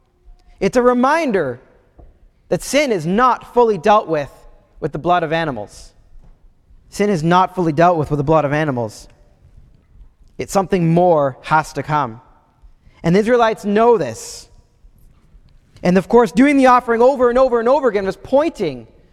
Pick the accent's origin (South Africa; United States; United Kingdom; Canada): Canada; Ottawa, Ontario; I grew up in Ottawa. I have a couple brothers.